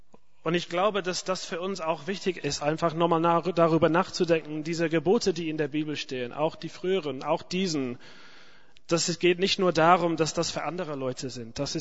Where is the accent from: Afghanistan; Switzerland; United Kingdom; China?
United Kingdom; England; German is a second language; now in Germany; als Engländer interessiert mich gar nicht, was jetzt so gleichzeitig passiert, so vom Fußball her.